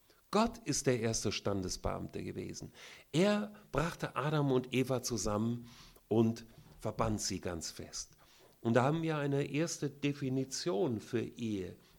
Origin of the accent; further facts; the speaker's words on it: Kassel, Hesse, Germany; Ich komme aus Kassel, Hessen.